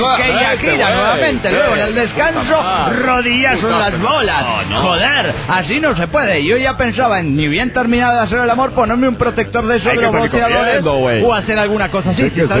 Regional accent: Peru; now in Tampa, United States; que resido en Tampa, Florida, ahora vine a mi tierra natal.

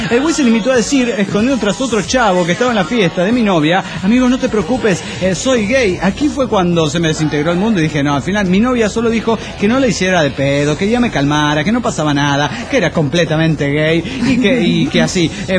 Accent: Piedras Negras, Coahuila, Mexico; de Piedras Negras.

